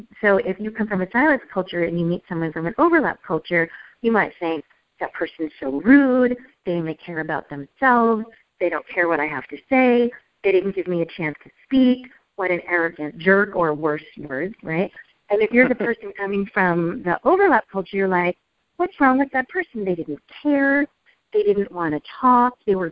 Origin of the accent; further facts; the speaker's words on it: New York, United States; So, for example, I grew up in New York of Mediterranean descent, Middle Eastern descent, and so the norms for my culture are no silence in a conversation.